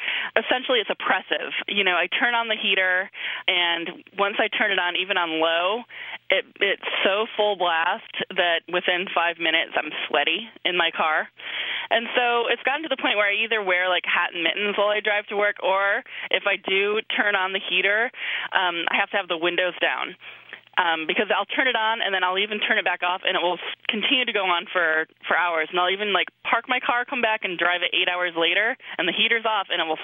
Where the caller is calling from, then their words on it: Oakland, California, United States; I'm calling from Oakland, California.